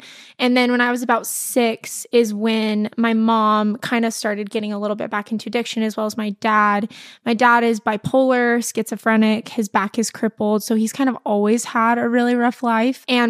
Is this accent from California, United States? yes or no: no; Provo, Utah, United States; In Utah. I grew up in Provo.